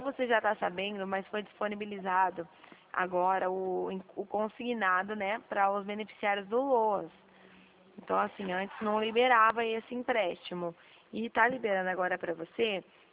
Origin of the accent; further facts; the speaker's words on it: Dracena, São Paulo, Brazil; eu não sou da sua cidade, eu sou aqui de Dracena, tá?